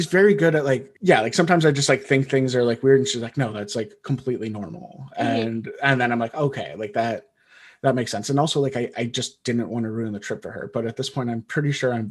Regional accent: Wisconsin, United States; And I grew up in Wisconsin. I know what a frozen lock feels like.

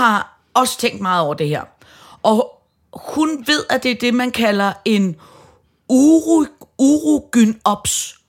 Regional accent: Capital Region of Denmark, Denmark; men vi er jo også fra Nordsjælland

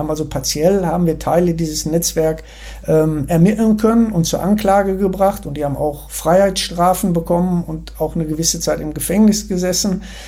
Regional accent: North Rhine-Westphalia, Germany; ich komme ja aus dem Ruhrgebiet, da ist Fußball wie eine Religion

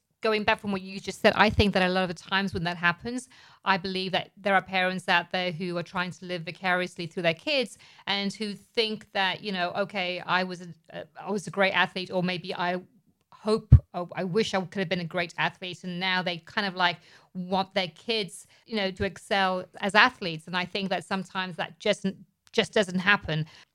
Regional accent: England, United Kingdom; growing up in England

